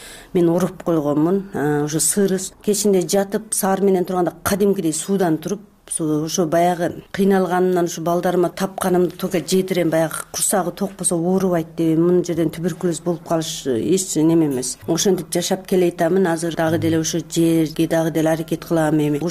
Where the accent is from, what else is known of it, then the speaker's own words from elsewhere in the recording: Tajikistan; now in Osh, Kyrgyzstan; Тажикстандан 89 жылы келгенмин. Ошогойдон ушу жерде жашаймын. 2009 жылы жарандык алдым.